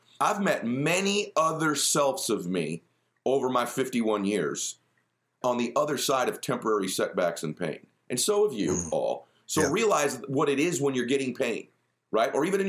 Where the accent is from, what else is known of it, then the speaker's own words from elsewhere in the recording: Boston, Massachusetts, United States; I'm a Patriots fan. I'm from Boston.